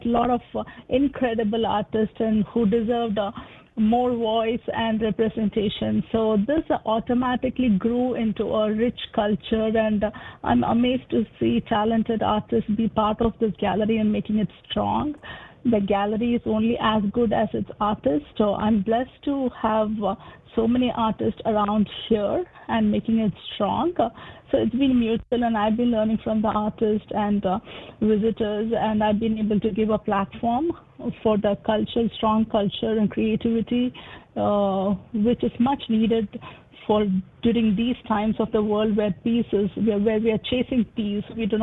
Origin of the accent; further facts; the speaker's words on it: India; moved away as an adult; also born or lived in Singapore; now in United States; Yeah, I was born and raised in India and worked in Singapore.